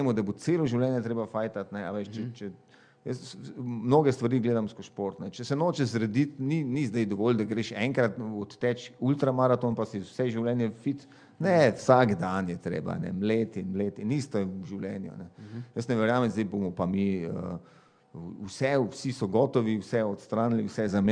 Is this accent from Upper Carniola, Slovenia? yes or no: no; Maribor, Drava, Slovenia; born there; now in Ljubljana, Slovenia; jaz sem se rodil v Mariboru, v Ljubljani živim.